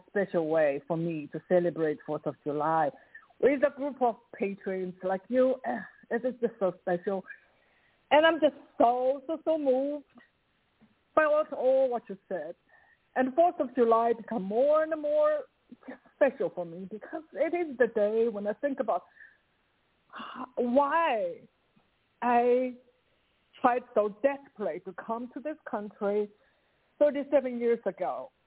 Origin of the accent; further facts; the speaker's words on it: South China, China; now in United States; when I grew up in South China, we don't have rights